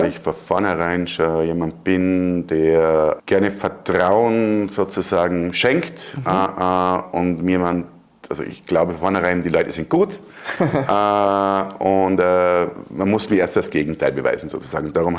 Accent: Bregenz, Vorarlberg, Austria; ich komme aus Bregenz, bin 44 Jahre jung

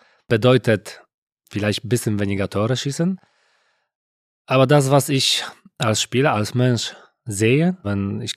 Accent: Poland; German is a second language; now in Germany; Und ich war aus Polen

